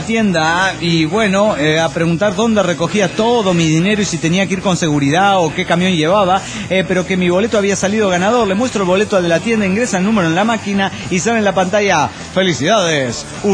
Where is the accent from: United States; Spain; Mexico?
Mexico; Toluca, State of Mexico; de Toluca, México.